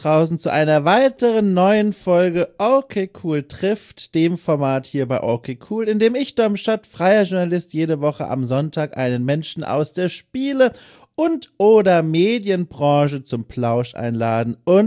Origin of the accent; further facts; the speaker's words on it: Southern Germany, Germany; weil Wirtschaft in meiner Heimat in Süddeutschland zweierlei Bedeutung hat.